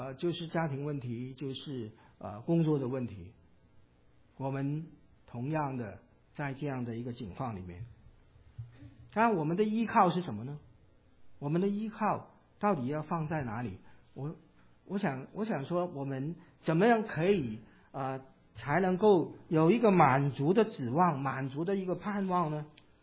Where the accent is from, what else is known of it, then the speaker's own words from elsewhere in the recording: Hong Kong; 因为我来自香港